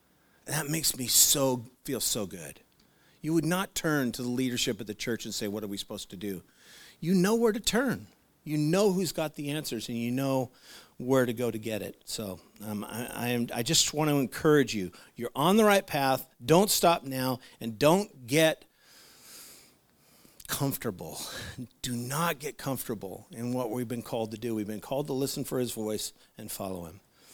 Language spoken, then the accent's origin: English; United States; because of being an American and being in a nation where we have the freedom to choose